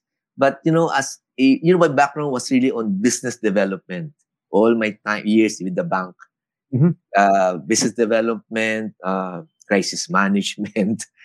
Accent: Japan; moved away; I grew up in Japan when I was in grade school. I studied there.

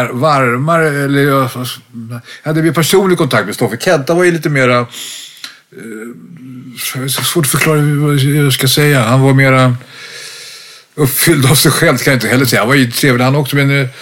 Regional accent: Blackeberg, Stockholm County, Sweden; jag växte upp med mamma i Blackeberg då på den tiden.

